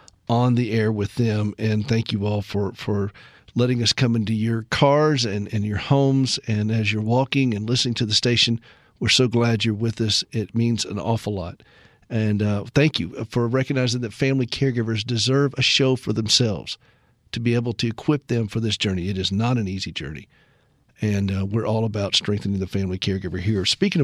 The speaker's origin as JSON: {"language": "English", "town": "Anderson", "region": "South Carolina", "country": "United States", "said": "And I listened to them growing up. I'm from Anderson, and I have a family still down there"}